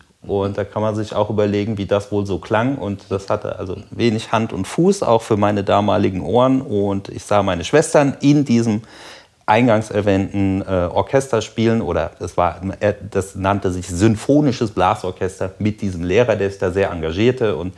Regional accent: Schlüchtern, Hesse, Germany; Ich bin geboren in Hessen, genau in der Mitte zwischen Frankfurt und Fulda. Im schönen Bergwinkel, der Ort heißt Schlüchtern. Dort bin ich zur Schule gegangen, habe mein Abi gemacht

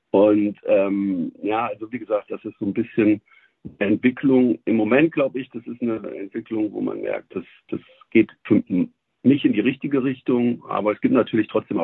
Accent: Hesse, Germany; in meiner Heimatstadt Hessen.

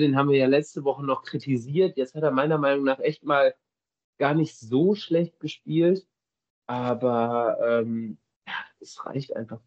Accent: North Rhine-Westphalia, Germany; Ich komme halt aus dem Bergischen. Ne? Also jahrelang im Bergischen Kreis Handball gespielt, meine Jugendzeit dort größtenteils verbracht.

